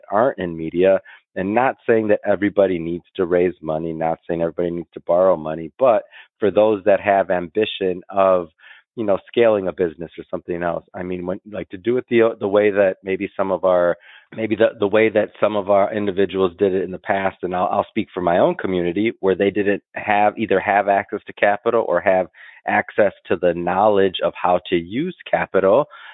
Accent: Detroit, Michigan, United States; I'm from Detroit. So come on, go Lions now, right? So, growing up in Detroit, you know, Southwest side, I mean, Detroit, and, you know, Cass Tech, and went to Michigan State.

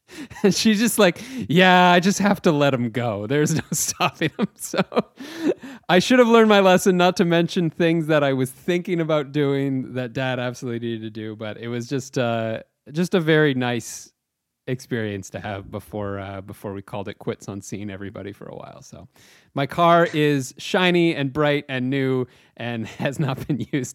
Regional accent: Chatham, Ontario, Canada; I was back home in my hometown of Chatham, Ontario.

